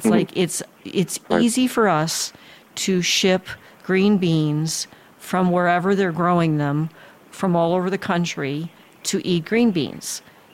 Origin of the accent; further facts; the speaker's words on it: New Jersey, United States; as a kid, I'm from New Jersey, and we used to collect them and do all.